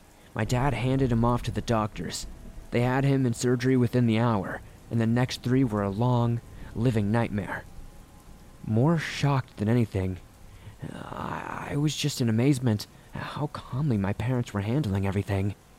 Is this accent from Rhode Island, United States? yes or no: yes; Rhode Island, United States; But given that my home state of Rhode Island is like the size of a postage stamp